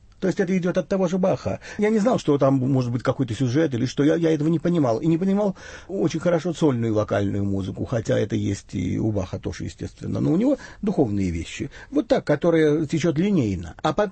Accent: Zaporizhzhia, Zaporizhzhia Oblast, Ukraine; Я вырос в Запорожье. Ну, какой это город был? Это был очень типичный советский город.

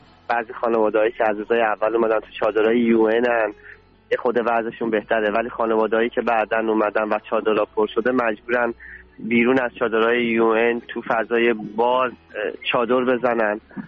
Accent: Iran; ما تروریست نیستیم، ما خانواده داریم، ما بچه داریم، ما زن داریم، ما ایرانی هستیم

